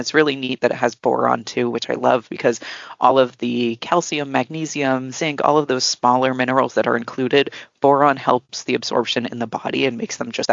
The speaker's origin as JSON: {"language": "English", "region": "Massachusetts", "country": "United States", "tie": "born or raised there", "said": "I mean, I grew up in Massachusetts. I grew up on the Cape. I grew up literally as close to smart pack as you can pretty much get."}